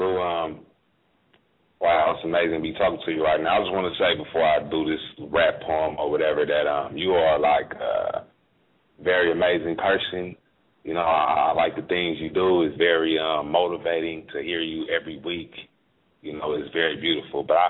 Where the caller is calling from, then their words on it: Oakland, California, United States; I'm calling from Oakland, California.